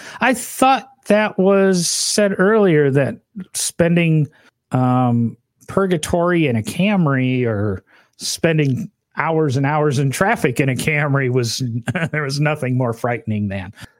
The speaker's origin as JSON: {"language": "English", "town": "Peoria", "region": "Illinois", "country": "United States", "said": "I could have got a job at Caterpillar because I was from Peoria, Illinois"}